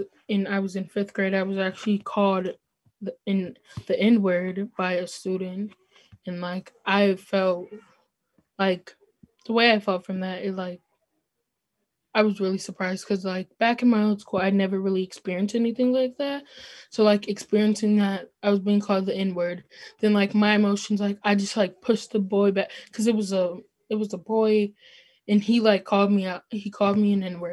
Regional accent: Madison, Wisconsin, United States; now in La Crosse, United States; I was in fifth grade experiencing this. And I came from Madison, where like, I felt like everybody was equal. I don't remember seeing racism until I moved to La Crosse.

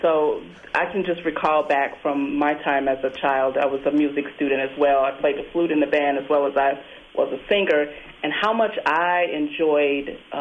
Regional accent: the South, United States; I'm from the South

